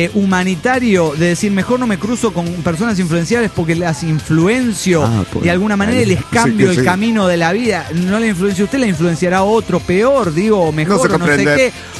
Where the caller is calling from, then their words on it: Juliaca, Puno, Peru; Soy el bohemio de Juliaca, Perú.